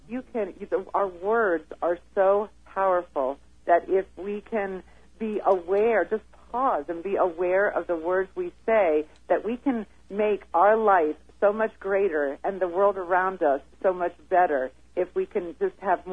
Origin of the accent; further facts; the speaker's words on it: New Jersey, United States; now in Arizona, United States; And then I now live in Arizona, but I came from New Jersey. So New York City and New Jersey, we have our fair share of that too.